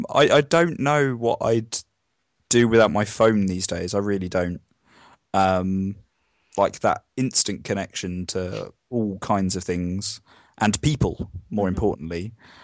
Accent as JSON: {"language": "English", "country": "United Kingdom", "said": "I'm very adaptable, so I'm not a Brit that needs to take tea bags everywhere."}